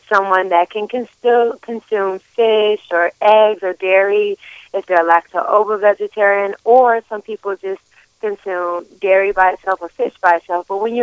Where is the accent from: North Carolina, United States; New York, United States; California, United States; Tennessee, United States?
Tennessee, United States; I'm from Tennessee. I'm a Southern girl.